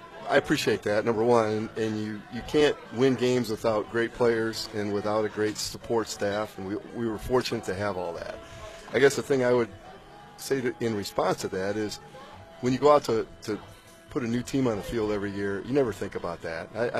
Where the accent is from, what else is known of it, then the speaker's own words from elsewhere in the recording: Toledo, Ohio, United States; I grew up in the Toledo area or just north of Toledo.